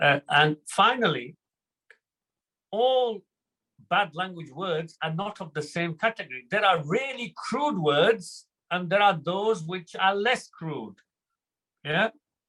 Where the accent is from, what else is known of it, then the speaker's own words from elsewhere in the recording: Bradford, Yorkshire and the Humber, United Kingdom; I was brought up in Bradford in Yorkshire.